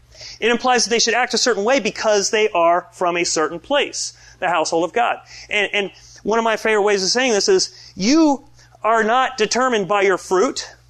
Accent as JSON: {"language": "English", "region": "Florida", "country": "United States", "said": "And being an American, like everybody knows that I'm from America because I paddle out and I'm blonde and taller than everybody, and they just know I'm from America. So like, oh, where are you from? And I'll say, Florida."}